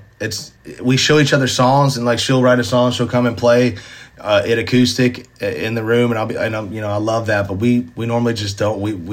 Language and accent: English; Nashville, Tennessee, United States; Being born and raised in Nashville, going to Ryman shows, to have my own headlining show there